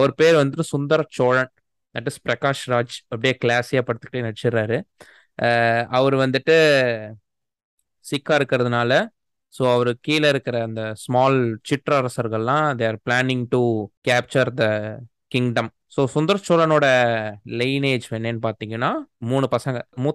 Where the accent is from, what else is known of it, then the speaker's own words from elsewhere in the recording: Thanjavur, Tamil Nadu, India; born there; நான் வந்துட்டு தஞ்சாவூரில் பிறந்தேன், அதனால் I am considering my self as a part of chola dynasty.